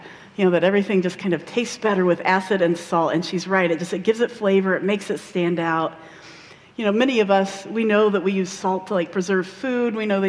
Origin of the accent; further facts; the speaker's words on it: Midwest, United States; I'm a Midwesterner. I love my salt.